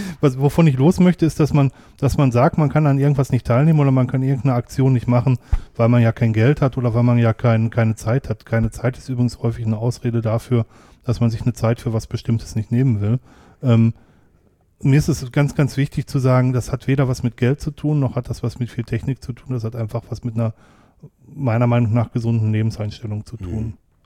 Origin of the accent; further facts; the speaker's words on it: North Rhine-Westphalia, Germany; ich komme ja aus dem Ruhrgebiet